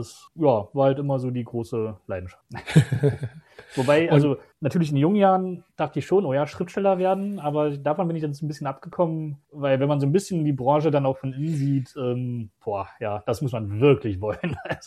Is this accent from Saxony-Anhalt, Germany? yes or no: yes; Halle, Saxony-Anhalt, Germany; also ich komme ursprünglich aus Halle an der Saale